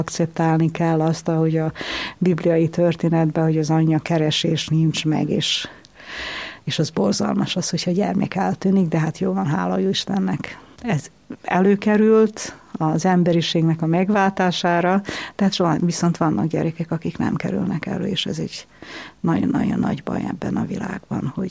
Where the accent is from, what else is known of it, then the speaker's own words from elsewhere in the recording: Subotica, Vojvodina, Serbia; Szabadkán nőttem föl, az 5. körben, a Halasi úton, azt most úgy hívják, hogy Karagyorgyev út